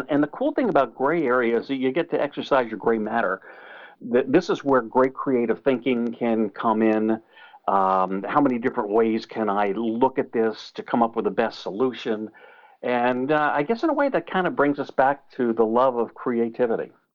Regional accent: New Jersey, United States; I grew up in North Jersey, so my radio influence was New York City.

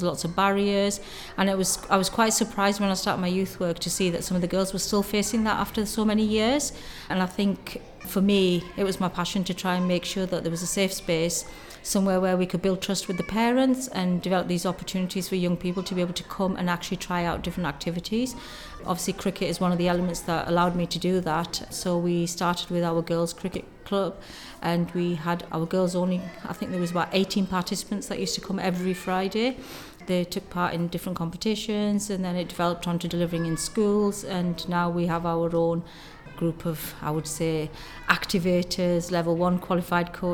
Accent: Yorkshire and the Humber, United Kingdom; So I'm from Yorkshire originally, and we grew up following cricket most of our life

